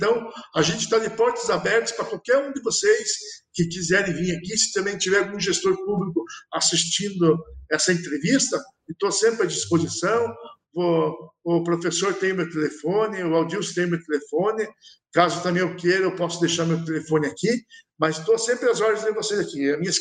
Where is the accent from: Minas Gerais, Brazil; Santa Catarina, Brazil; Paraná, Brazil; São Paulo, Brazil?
Paraná, Brazil; Campo Largo; como a gente é nascido e criado em Campo Largo, a gente quer fazer o melhor para a cidade.